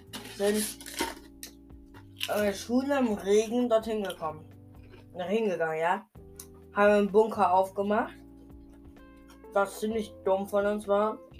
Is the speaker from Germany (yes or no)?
no; Poland; Ich bin Pole.